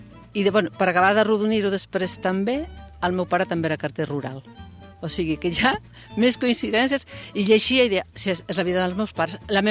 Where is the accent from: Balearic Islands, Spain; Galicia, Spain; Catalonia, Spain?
Galicia, Spain; Catalan is a second language; D'un poble de Lugo.